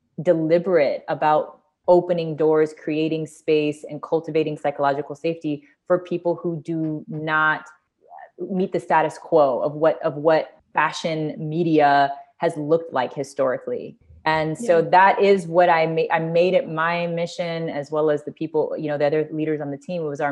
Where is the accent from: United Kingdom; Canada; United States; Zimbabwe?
United States; California; I came from California.